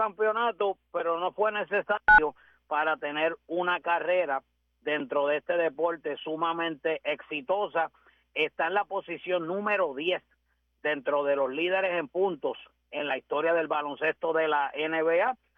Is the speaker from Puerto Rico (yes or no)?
yes; Puerto Rico; como puertorriqueños que somos